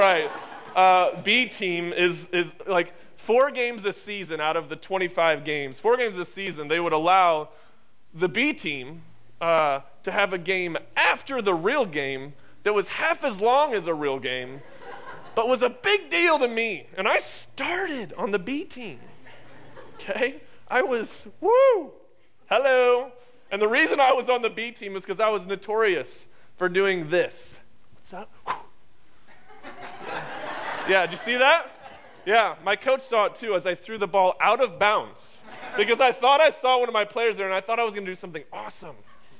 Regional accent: Normal, Illinois, United States; I actually grew up about seven houses south of Pete, to be honest. I'm born and raised in Normal

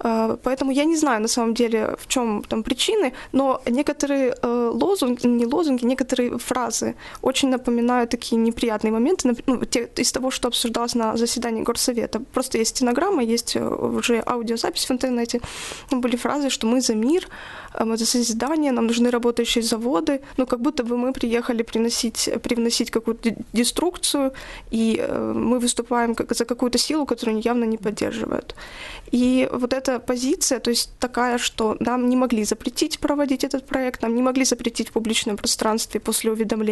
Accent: Donetsk, Donetsk Oblast, Ukraine; несмотря на то, что я из Донецка, я никогда не была в Краматорске

